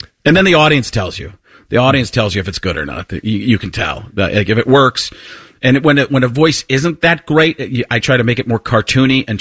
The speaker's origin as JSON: {"language": "English", "town": "Waukesha", "region": "Wisconsin", "country": "United States", "tie": "born or raised there", "also_born_or_lived": "Chicago", "said": "I was born in Chicago. Okay. Elmwood Park, Illinois. Yep. And then I grew up in Waukesha, right outside of Milwaukee."}